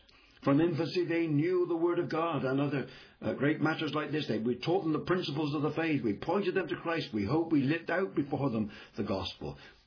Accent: England, United Kingdom; I'm an Englishman.

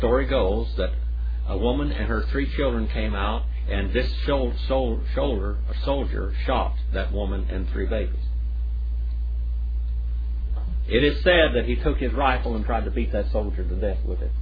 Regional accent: United States; Now, I'm American Indian. And for about 400 years, our people were extremely persecuted in this land.

